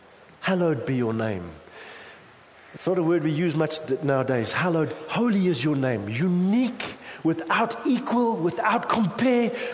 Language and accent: English; Durban, KwaZulu-Natal, South Africa; I grew up in Durban